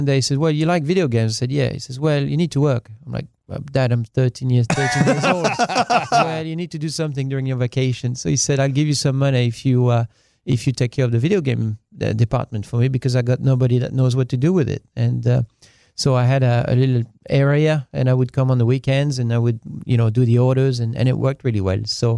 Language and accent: English; France; English is a second language; My hometown only holds 6,000 people.